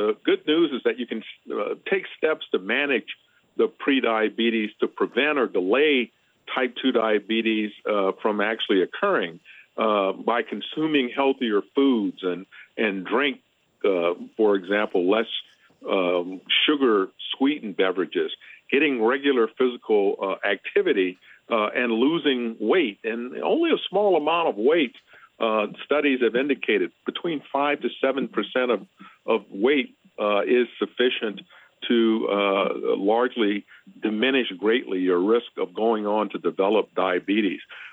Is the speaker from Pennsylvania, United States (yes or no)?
no; Louisiana, United States; And I have to tell you, I'm from Louisiana, and so the number that I'm about to cite of 38.1% of people in Louisiana being considered being obese